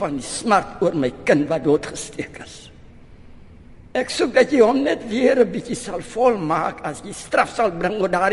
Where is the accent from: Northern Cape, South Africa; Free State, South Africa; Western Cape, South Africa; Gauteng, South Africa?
Northern Cape, South Africa; Ek is gebore in die Rigtersveld in 'n maatjieshut, soos ons namas altyd geleef het.